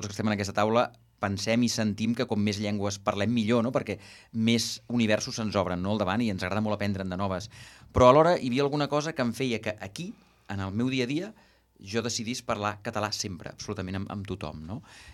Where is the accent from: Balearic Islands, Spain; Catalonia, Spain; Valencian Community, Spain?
Catalonia, Spain; Sabadell; jo sóc de Sabadell, que tampoc no és una ciutat que sigui majoritàriament catalanoparlant, per dir-ho d'alguna manera, i fa 40 anys, quan vaig néixer